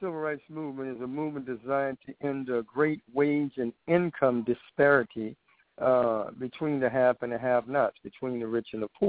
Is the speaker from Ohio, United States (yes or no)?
no; New Orleans, Louisiana, United States; born there; My mother gave me three names. I was born in New Orleans, Louisiana, on February the 4th, 1958.